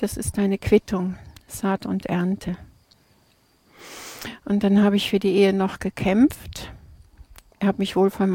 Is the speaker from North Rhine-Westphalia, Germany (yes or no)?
yes; Krefeld, North Rhine-Westphalia, Germany; now in Thun, Switzerland